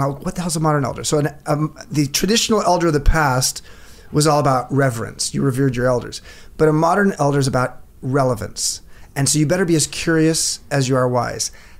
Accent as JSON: {"language": "English", "town": "Long Beach", "region": "California", "country": "United States", "tie": "born or raised there", "said": "I grew up in LA, grew up in Long Beach. Mm-hmm. I went to … high school. So I'm LBC, famous."}